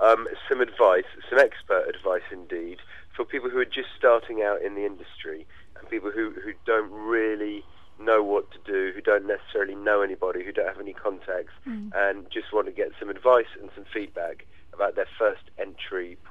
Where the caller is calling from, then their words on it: London, United Kingdom; I'm calling from London